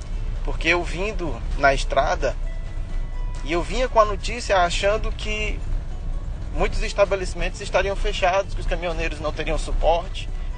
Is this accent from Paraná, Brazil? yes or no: no; Teresina, Piauí, Brazil; Sou daqui de Teresina, Piauí.